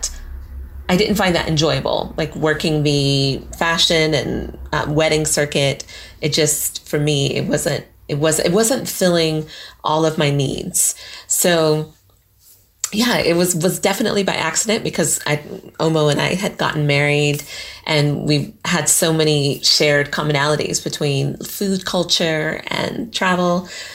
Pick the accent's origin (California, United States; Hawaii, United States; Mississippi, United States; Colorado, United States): Colorado, United States; That was beautiful. Like going skiing, and we did a lot of stuff in the mountains because I was in Girl Scouts.